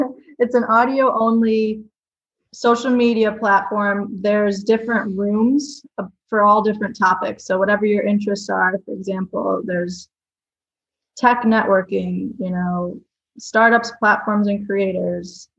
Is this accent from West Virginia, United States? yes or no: no; Rochester, New York, United States; Yeah. I was born in Rochester, went to Honey Falls, Lima.